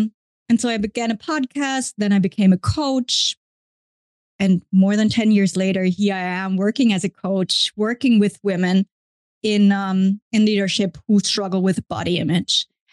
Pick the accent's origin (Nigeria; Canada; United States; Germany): Germany; English is a second language; I am from Germany, was born and raised in Germany in quite a well-to-do family. I'm the middle child of three